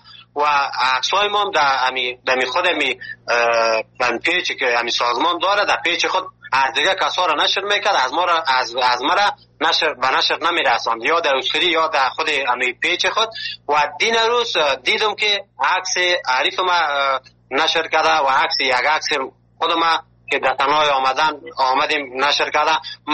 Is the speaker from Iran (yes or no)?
no; Afghanistan; now in Malatya, Turkey; ما که اول که از افغانستان آمدیم در یک جای یک شار مالاتیا